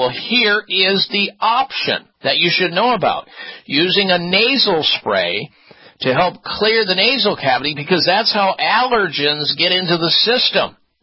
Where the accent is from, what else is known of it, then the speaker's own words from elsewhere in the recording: Midwest, United States; which is what I used to eat growing up in the Midwest